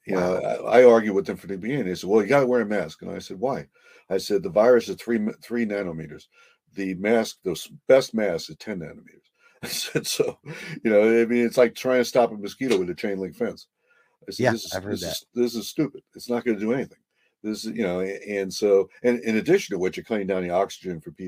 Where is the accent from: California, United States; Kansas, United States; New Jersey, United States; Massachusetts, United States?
New Jersey, United States; And that, of course, I'm from New Jersey.